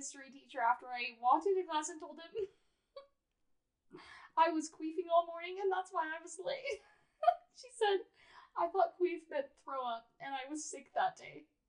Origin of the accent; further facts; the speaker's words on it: Dallas, Texas, United States; Like, I grew up in Dallas.